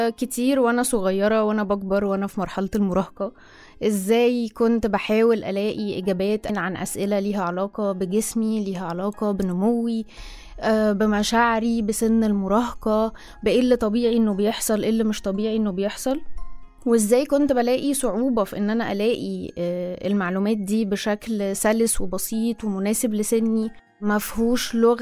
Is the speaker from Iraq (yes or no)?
no; Egypt; now in Cairo, Egypt; أنا مصرية مقيمة في القاهرة حاليا.